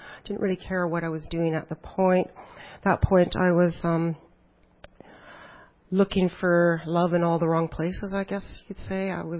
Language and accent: English; North Vancouver, British Columbia, Canada; born there; I was born in North Vancouver. I was raised in a non-Christian home.